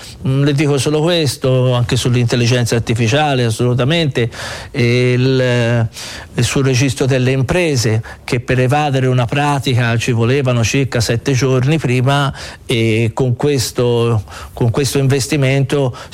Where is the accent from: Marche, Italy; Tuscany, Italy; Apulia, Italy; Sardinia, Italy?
Tuscany, Italy; Florence; Io fiorentino da sempre, per me Firenze è tutto.